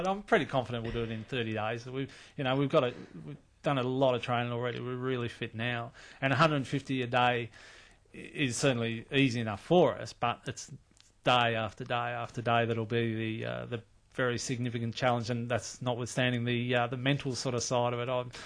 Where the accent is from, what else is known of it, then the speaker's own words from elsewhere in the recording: Australia; I'm an Australian.